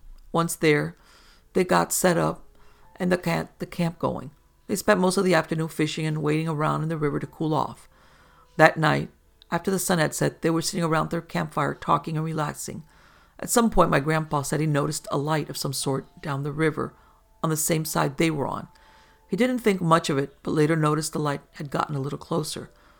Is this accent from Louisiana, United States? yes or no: no; Arkansas, United States; When I was a kid growing up in Arkansas, from time to time we used to go to the farm. The farm is about 150 acres of land owned by my grandparents in rural Arkansas.